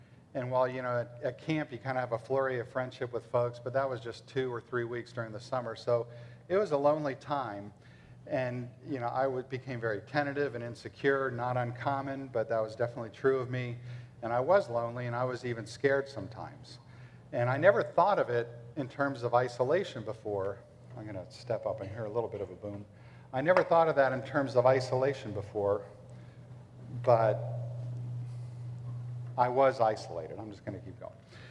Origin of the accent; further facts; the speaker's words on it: McLean, Virginia, United States; So going back, I was raised in McLean, Virginia. I'd like to say I grew up in McLean when McLean was normal.